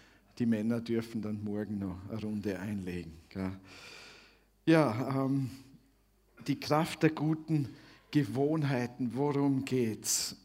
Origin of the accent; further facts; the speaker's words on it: Switzerland; now in Austria; Ich bin in der Schweiz aufgewachsen, man hört das nicht mehr so. Aber ich kann noch Schweizerdeutsch, das hilft nur niemandem. Ja, also. Lebe inzwischen länger in Österreich